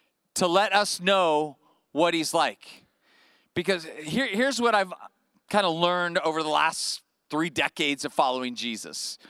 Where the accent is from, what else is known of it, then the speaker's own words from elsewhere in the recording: Bakersfield, California, United States; What's happening, VBF Bakersfield? It is great to be back home with my hometown peeps. Right here.